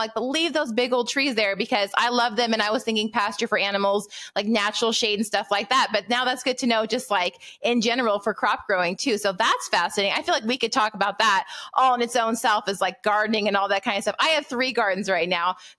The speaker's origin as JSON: {"language": "English", "region": "Pacific Northwest", "country": "United States", "lives_now": "Tennessee, United States", "said": "I'm with you in the summertime because I was from the Pacific Northwest. And so we had hot summers, but they were dry. And so coming to Tennessee from there"}